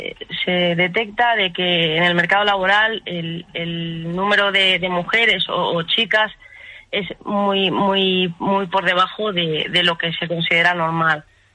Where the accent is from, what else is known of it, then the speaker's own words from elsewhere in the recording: Canary Islands, Spain; moved away as an adult; now in Madrid, Spain; Yo soy de Canarias, soy de Tenerife.